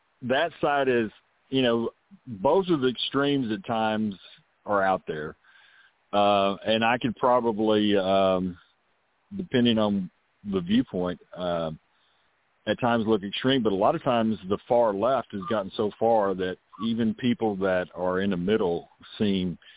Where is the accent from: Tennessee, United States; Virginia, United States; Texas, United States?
Texas, United States; well, I'm a Texan that went to Colorado to ski, and they didn't like Texans up there.